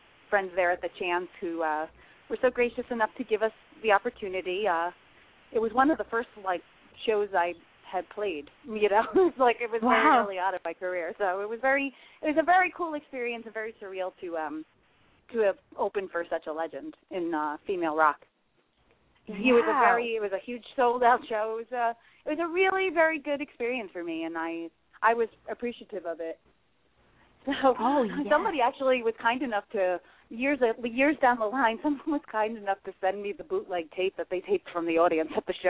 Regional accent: Poughkeepsie, New York, United States; now in Las Vegas, United States; I'm originally from New York, but I now reside in Vegas.

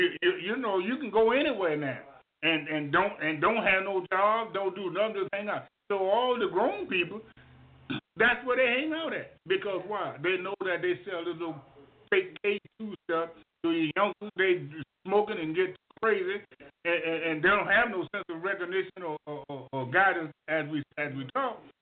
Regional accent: Brooklyn, New York, United States; We're from Brooklyn.

